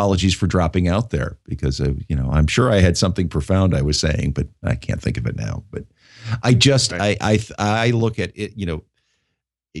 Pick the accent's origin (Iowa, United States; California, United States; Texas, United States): Iowa, United States; Cedar Falls; Cedar Falls, Iowa.